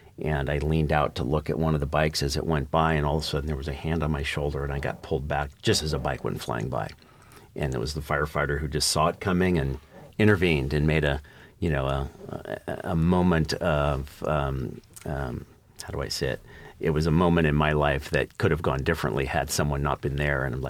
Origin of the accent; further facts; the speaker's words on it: Larkspur, California, United States; I was born in 1960 in Larkspur at, I think it was called the Cottage Hospital, but it was Marin General Hospital, and I spent my whole life in Marin County.